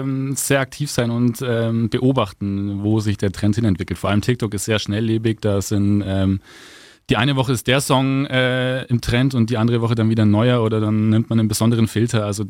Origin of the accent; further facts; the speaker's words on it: Währingen, Germany; now in Neusses, Germany; Ja, Neusses und damals war es Währingen.